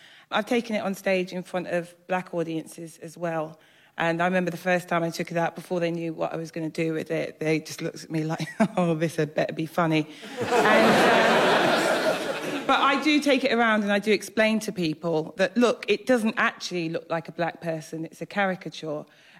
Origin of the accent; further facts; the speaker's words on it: Kenya; also born or lived in England; I'm from Kenya.